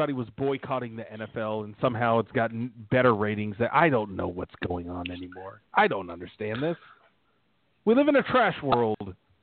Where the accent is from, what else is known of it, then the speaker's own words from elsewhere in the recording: the South, United States; Oh, son, I'm from the South. I can talk about garbage all day.